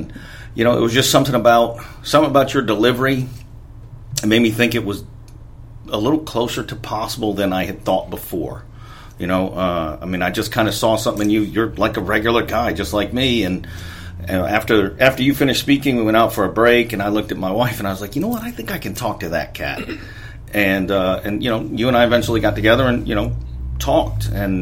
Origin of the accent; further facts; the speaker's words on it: Providence, Rhode Island, United States; now in Memphis, United States; I'm from Providence, Rhode Island.